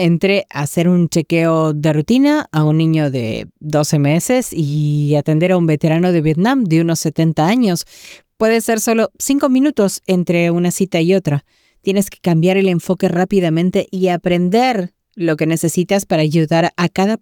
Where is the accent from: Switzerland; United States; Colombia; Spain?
United States; Roanoke; Me mudé de vuelta a la zona. Soy de Roanoke y Huntington.